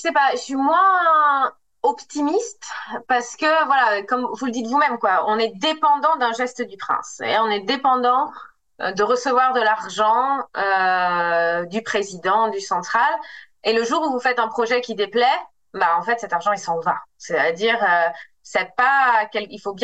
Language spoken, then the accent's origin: French; Auvergne-Rhône-Alpes, France; Les communes rurales, moi voilà, je viens d'Ardèche, il n'y a plus d'hôpitaux, il n'y a plus de transports en commun